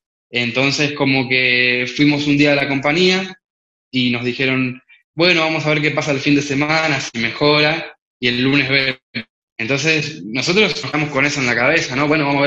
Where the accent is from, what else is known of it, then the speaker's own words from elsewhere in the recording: Lanús, Buenos Aires Province, Argentina; O sea, yo soy de Lanús